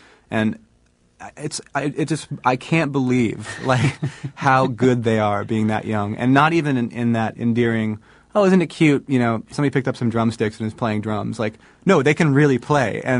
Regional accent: Bremerton, Washington, United States; now in Seattle, United States; my dad was in the Navy when I was a kid, but I was born in Bremerton, spent all my formative years there, and like elementary school and high school, living in Bremerton, and then you know, went to school in Bellingham.

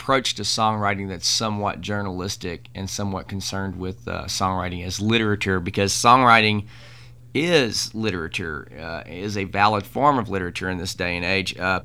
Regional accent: Southwest, United States; also born or lived in South; and I'm from the South and grew up in the Southwest.

